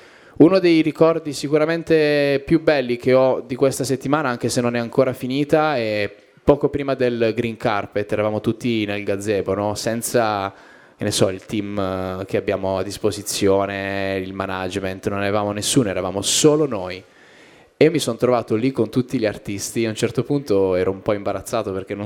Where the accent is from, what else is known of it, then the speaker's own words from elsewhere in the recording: Bari, Apulia, Italy; Poi siamo entrambi di Bari, ci siamo frequentati